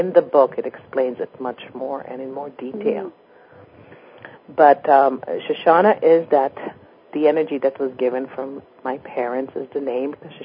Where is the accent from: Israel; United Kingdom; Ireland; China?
Israel; accent: Israeli; I can become Israeli on the phone and have my Israeli accent.